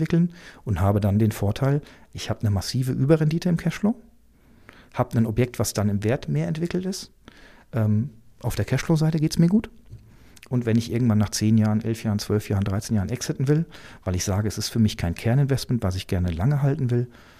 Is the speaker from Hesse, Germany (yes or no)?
yes; Frankfurt, Hesse, Germany; ich komme aus dem Frankfurter Raum üblich und dort habe ich auch meine ersten 8 Jahre Investorentätigkeit oder Kapitalanlegertätigkeit gehabt